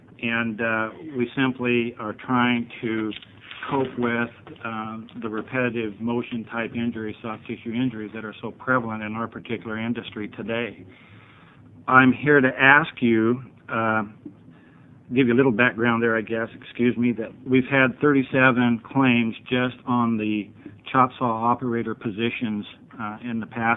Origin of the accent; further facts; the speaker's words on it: Prineville, Oregon, United States; I come from Prineville, Oregon.